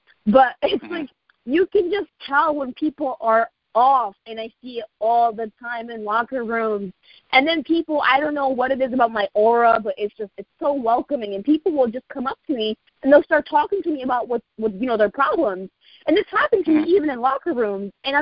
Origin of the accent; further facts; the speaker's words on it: Springfield, United States; But I'm from Springfield.